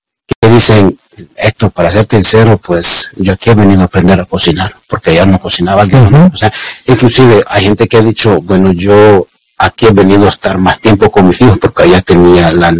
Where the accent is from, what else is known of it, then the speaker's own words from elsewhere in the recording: El Salvador; moved away; yo salí jovencito de El Salvador, jovencito, uh-huh, y te traía esos sueños y todo eso